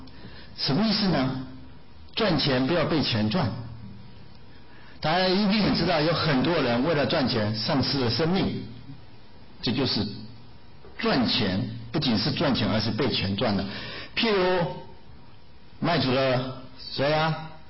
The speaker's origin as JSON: {"language": "Chinese", "country": "Taiwan", "accent": "Taiwanese", "said": "像我是台湾来的哦，所以有点台湾音"}